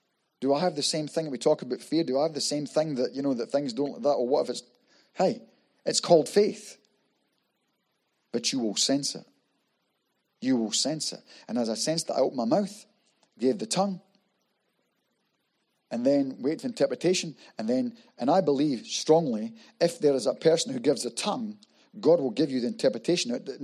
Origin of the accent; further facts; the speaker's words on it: Scotland, United Kingdom; He's using me. I'm Scottish. This is who he's using. So my vocabulary, he's going to use my vocabulary because that's how I speak.